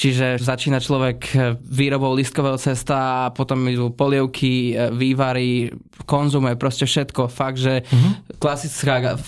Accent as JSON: {"language": "Slovak", "town": "Bratislava", "region": "Bratislava Region", "country": "Slovakia", "tie": "born or raised there", "also_born_or_lived": "Denmark", "said": "Nie, ja som Záhorák, čiže okay. Zo Záhoru som. Pôvodom, narodený v Bratislave, ale tam som vlastne žil do 18 rokov, potom som sa presťahoval na 7 rokov do Dánska a teraz som naspäť tu v Bratislave."}